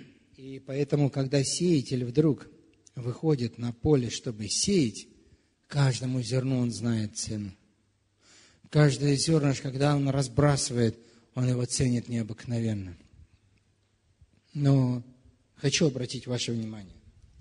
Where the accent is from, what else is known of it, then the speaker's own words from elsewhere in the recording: Moldova; Я вспоминаю, я вырос сам в Молдавии